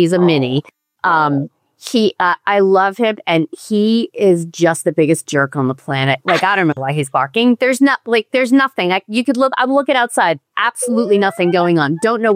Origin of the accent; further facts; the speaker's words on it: New York, United States; moved away; I'm from New York originally.